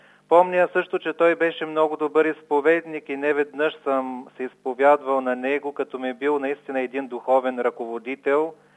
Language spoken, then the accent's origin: Bulgarian; Stara Zagora, Stara Zagora Province, Bulgaria; born there; Аз съм роден в Стара Загора